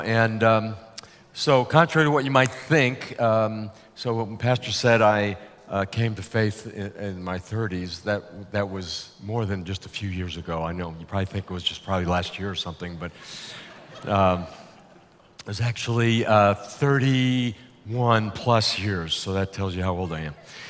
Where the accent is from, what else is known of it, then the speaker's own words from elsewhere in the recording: Florida, United States; but we come from South Florida, and we're not used to seeing that white stuff.